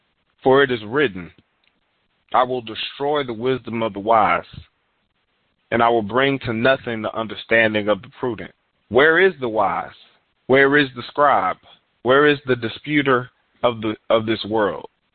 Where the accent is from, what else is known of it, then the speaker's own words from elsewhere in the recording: Houston, Texas, United States; my granddad, he used to live in Detroit, Michigan, and I'm from Houston.